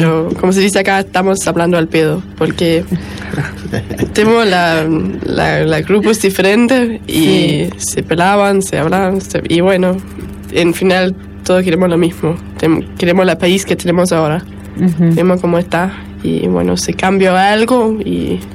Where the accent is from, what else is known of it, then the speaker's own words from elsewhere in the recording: Denmark; Spanish is a second language; now in Argentina; en Dinamarca tenemos una palabra que es hygge.